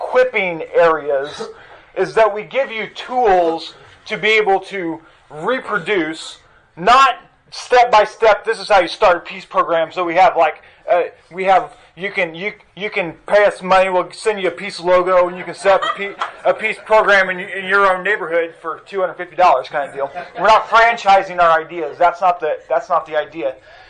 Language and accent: English; Casper, Wyoming, United States; And so I'm from Casper, Wyoming. In Casper, we have our population is about 60,000-70,000 people in Casper